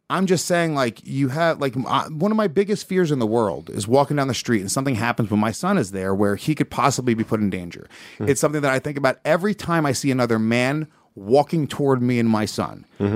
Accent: Haverstraw, New York, United States; Literally, I grew up in Haverstraw, New York. Every Puerto Rican said my nigga. Every single one.

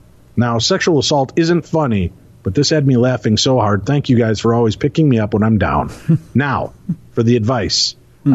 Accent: Chicago, Illinois, United States; I'm from the Chicago area.

